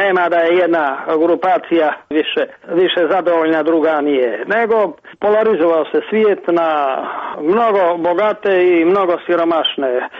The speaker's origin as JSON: {"language": "Serbian", "region": "Cetinje", "country": "Montenegro", "tie": "born there", "said": "Mi Crnogorci imamo čime da se ponosimo. Evo, lično ja koji sam rođen na Cetinju"}